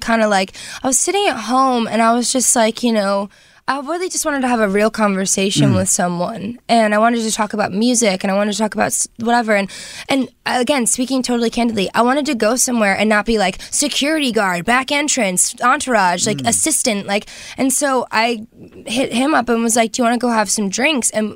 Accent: New Jersey, United States; It's like, I'm growing up in Jersey

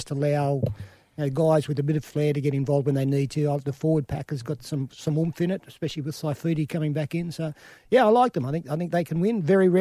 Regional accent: Toowoomba, Queensland, Australia; born there; Oh, mate, I was born in Toowoomba, you know.

